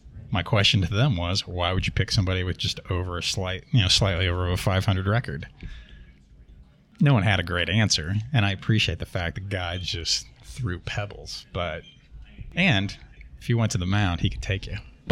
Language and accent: English; Indiana, United States; when I was a kid, backyard, growing up in Indiana, right?